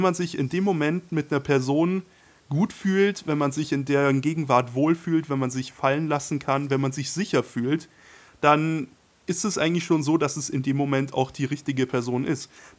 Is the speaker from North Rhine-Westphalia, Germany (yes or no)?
no; Bavaria, Germany; born there; wie Mariela gerade schon gesagt hat. Ich bin 22 Jahre alt, komme gebürtig aus Bayern